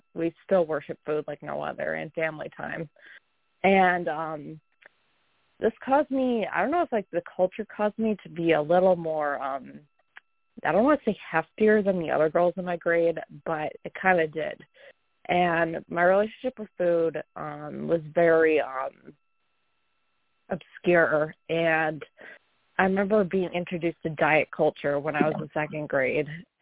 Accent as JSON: {"language": "English", "region": "New England", "country": "United States", "said": "I am from New England, and I'm kind of Mary's co-host for this evening"}